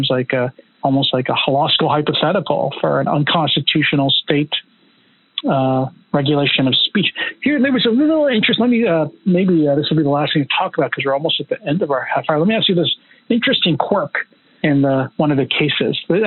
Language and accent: English; Pennsylvania, United States; I didn't know Danny DeVito moved to Pennsylvania and was running my home state